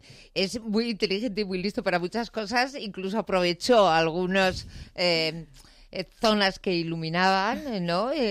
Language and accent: Spanish; Bilbao, Basque Country, Spain; Qué bien que soy de Bilbao y no me trabo al decirlo.